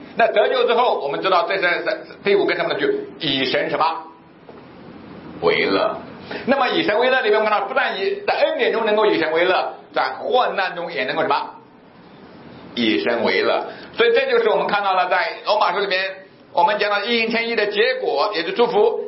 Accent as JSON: {"language": "Chinese", "country": "China", "tie": "born or raised there", "said": "我从小在中国大陆长大到现在为止"}